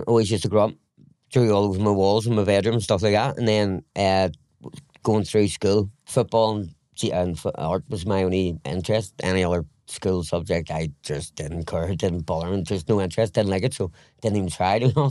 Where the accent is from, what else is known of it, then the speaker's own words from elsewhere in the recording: Bangor, Northern Ireland, United Kingdom; I'm from Barger in County Down, Northern Ireland